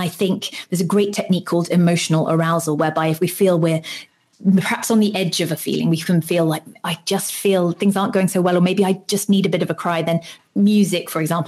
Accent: United Kingdom; I'm British

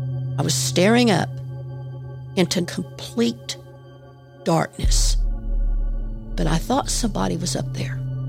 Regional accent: Kentucky, United States; I grew up in Eastern Kentucky. You either live in a holler or you live on a ridge. We lived on the ridge. A little two-room house with no running water.

